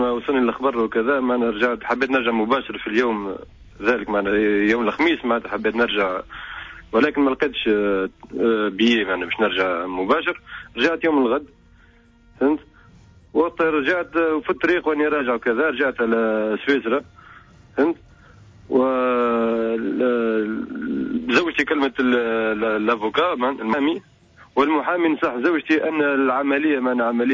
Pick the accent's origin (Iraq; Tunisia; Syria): Tunisia; Monastir Governorate; أنا أصلي من من من من ولاية المنستير